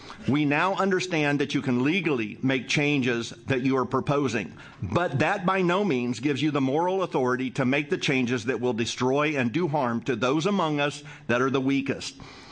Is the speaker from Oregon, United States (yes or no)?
yes; Oregon, United States; I'm from Southern Oregon